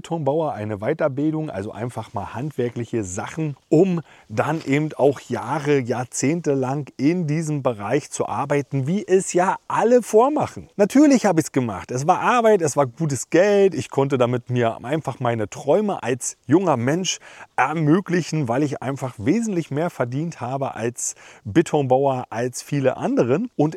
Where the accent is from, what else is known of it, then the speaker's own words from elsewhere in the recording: Schwedt an der Oder, Brandenburg, Germany; born there; ich bin ja in der DDR geboren, in der schönen Stadt Schwedt an der Oder, heute kaum noch wiederzuerkennen.